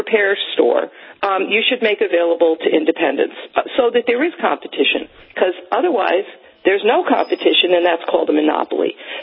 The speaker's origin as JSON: {"language": "English", "region": "New Jersey", "country": "United States", "said": "in my home state of New Jersey"}